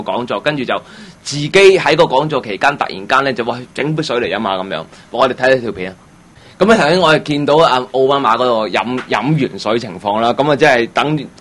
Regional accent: Hong Kong; 對我哋香港人嚟講梗係絕對唔陌生啦

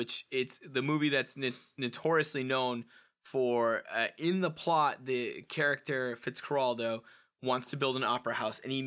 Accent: New Hampshire, United States; And then I'm from New Hampshire, and our only real landmark in New Hampshire was the Man in the Mountain.

